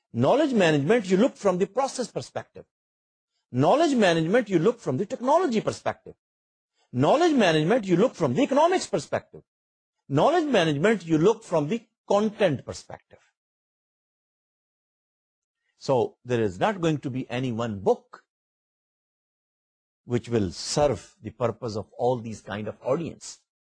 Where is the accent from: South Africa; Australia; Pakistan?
Pakistan; So if we as a nation, if we as Pakistani, if we as a knowledge professional want to survive and thrive